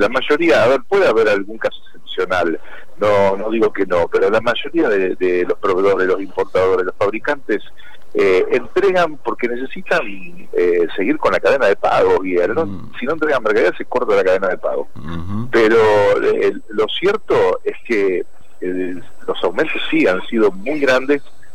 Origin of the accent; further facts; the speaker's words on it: Rosario, Santa Fe, Argentina; now in Buenos Aires, Argentina; Soy rosarino.